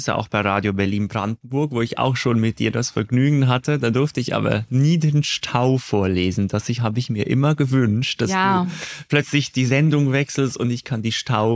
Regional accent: Switzerland; Ja, ich bin aus der Schweiz

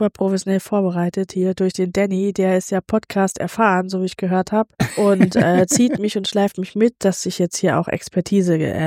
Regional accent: Saarland, Germany; also born or lived in Rhineland-Palatinate; ich bin ein Mädel aus der Pfalz. Aufgewachsen im Saarland und beruflich dann irgendwann so in die Pfalz gezogen und habe mich auch in die Pfalz verliebt.

